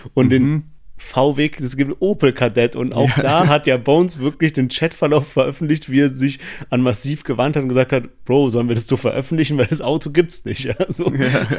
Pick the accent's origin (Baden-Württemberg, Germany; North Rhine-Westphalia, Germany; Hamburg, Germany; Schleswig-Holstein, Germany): Baden-Württemberg, Germany; Heidelberg; wir hatten manchmal so als Heidelberger Beef mit den Mannheimern